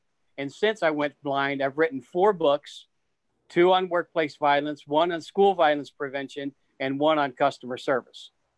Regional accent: Missouri, United States; Obviously, growing up in the Midwest in Northwest Missouri, I heard a lot about it back then. And then I was in North Dakota for a few years too.

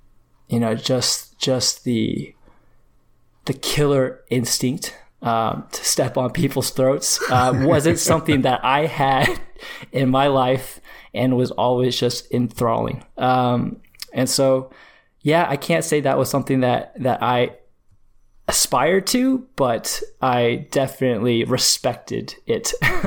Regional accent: Dallas, Texas, United States; as a kid growing up in Dallas, I can't say that I had a, I mean, I was a hometown fan

